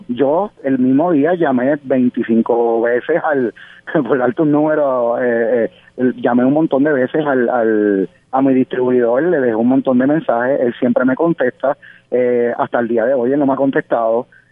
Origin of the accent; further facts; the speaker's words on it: Naguabo, Puerto Rico; yo saliendo para San Juan, yo soy de Naguabo.